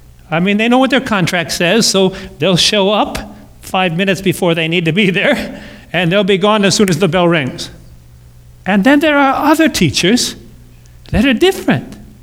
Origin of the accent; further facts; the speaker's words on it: Richmond, Wisconsin, United States; I think of a couple of teachers that I had when I was growing up in Richmond, Wisconsin.